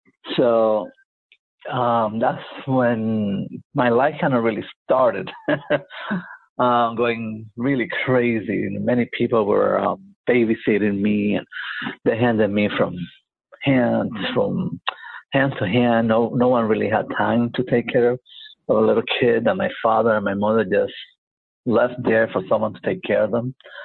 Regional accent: Santurce, Puerto Rico; born there; I was born in Puerto Rico, in Santurce, Puerto Rico.

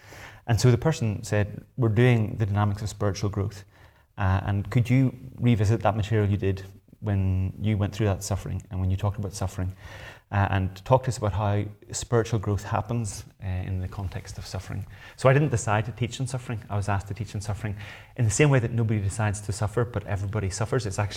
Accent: Northern Ireland, United Kingdom; Yes, so I grew up in Northern Ireland near Belfast. My parents were Christians, my big brother was a Christian

